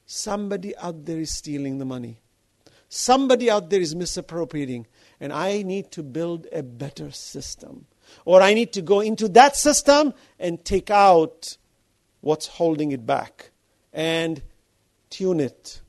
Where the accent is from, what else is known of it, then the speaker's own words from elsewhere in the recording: New York, United States; You protected me. I grew up in New York. I could have been lost.